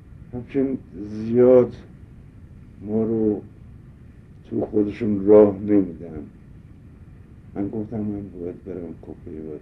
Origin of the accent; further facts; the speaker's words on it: Hamadan, Iran; متولد 1305 در همدان متولد شدم همدان بودیم